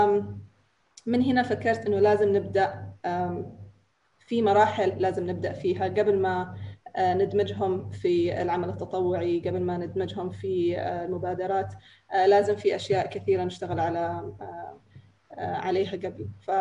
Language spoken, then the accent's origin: Arabic; Yemen; also born or lived in Ethiopia / United States; now in United Arab Emirates; I am originally from Yemen. أنا من اليمن، لكن فقط أني أقول أنا من اليمن ما يكفي، لأني عشت في أثيوبيا 9 سنين من حياتي، يعني في الصغر عشت في أمريكا وأحمل الجواز الأمريكي، والآن أعيش في الإمارات وهي بلدي الثاني. فأنا خليط من كل هذه البلدان